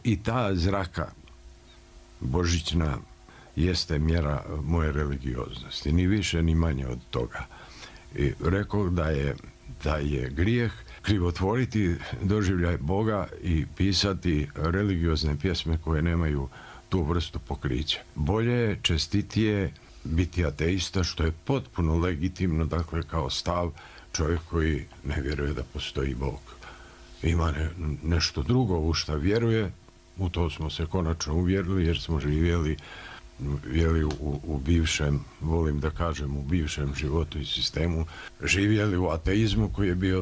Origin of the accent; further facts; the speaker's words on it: Herzegovina, Bosnia & Herzegovina; Ja sam iz Hercegovine, pa je tamo, dakle, jezičko